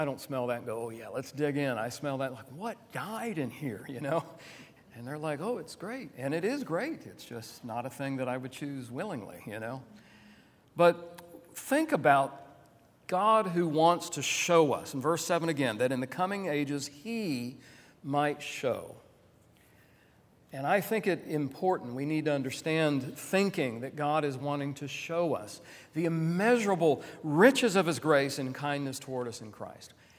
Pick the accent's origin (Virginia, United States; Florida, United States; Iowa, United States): Florida, United States; Tampa; also born or lived in Port Arthur, Texas; I was born in Port Arthur, Texas. I use Texas when I need to, because I am a native Texan, but I'll be honest with you, I've lived practically my entire life in the state of Florida, and I do consider myself Floridian.